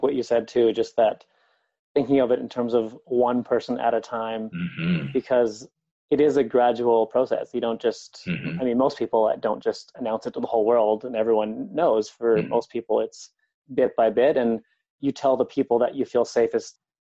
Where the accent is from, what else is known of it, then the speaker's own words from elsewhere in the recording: Canada; also born or lived in Korea; I'm Canadian, so I came back home several times when I was living in Korea. I came back, I think, 3 or 4 times in those 5 years.